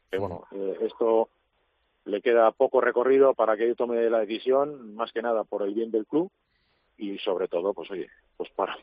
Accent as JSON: {"language": "Spanish", "region": "Basque Country", "country": "Spain", "tie": "born or raised there", "said": "yo en el 2016 dejé de remar en la trainera de Urdaibai, de mi pueblo, y aquello pintaba muy mal."}